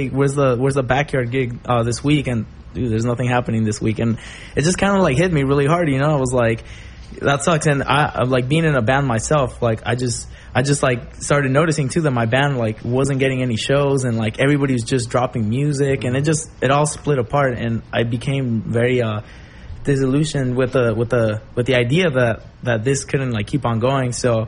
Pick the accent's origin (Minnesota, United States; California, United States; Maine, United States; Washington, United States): California, United States; El Monte; Well, I grew up in El Monte, and El Monte just has always been a mecca for punk music.